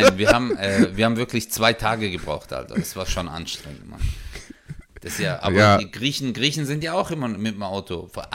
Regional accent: Samsun, Turkey; now in Germany; wir kommen ja aus Samsun, also Samsuda, kennen ja viele nicht noch, Trapazuda, Samsuda.

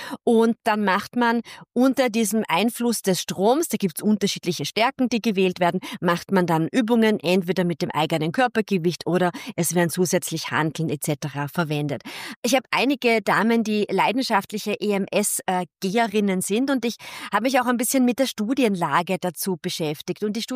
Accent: Vienna, Austria; als Wienerin

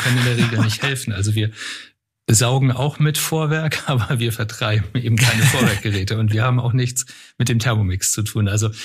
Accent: Munich, Bavaria, Germany; now in Hamburg, Germany; ich bin eigentlich genau genommen in München aufgewachsen. Die Zeit habe ich so ein bisschen ausgeblendet, weil ich doch mich eher als Norddeutscher fühle. Nein, also ich bin wirklich in Harburg geboren, also gar nicht so weit weg von hier.

